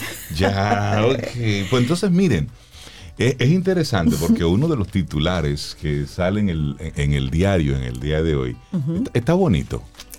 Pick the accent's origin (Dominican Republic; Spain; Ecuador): Dominican Republic; Si dividimos 5.400 millones entre los 11 millones de dominicanos que somos